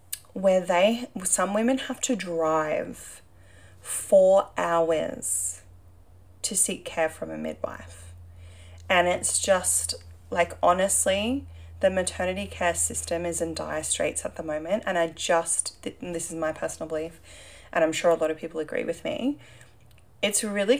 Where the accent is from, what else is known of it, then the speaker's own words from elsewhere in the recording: Brisbane, Queensland, Australia; so obviously I'm from Brisbane and it's all very focused around Southeast Queensland.